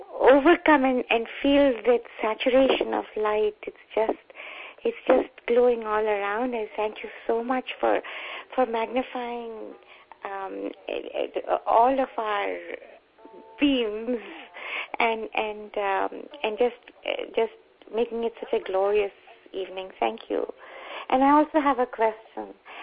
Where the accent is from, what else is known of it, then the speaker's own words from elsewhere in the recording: New Jersey, United States; I'm from New Jersey